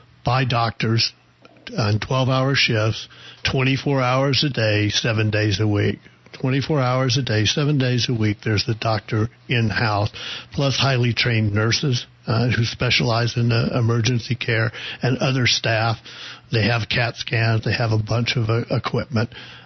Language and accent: English; New York, United States; now in Verde Valley, United States; Of course, I came from New York, where going to an emergency room was, an ordeal wherever you went.